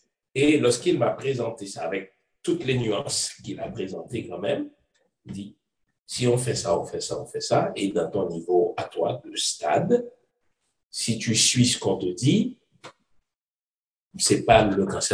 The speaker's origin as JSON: {"language": "French", "country": "Haiti", "said": "moi je viens d'Haïti, ça va au moins."}